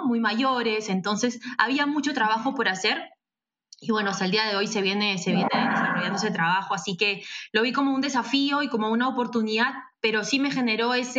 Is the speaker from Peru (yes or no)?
yes; Peru; No, yo soy peruana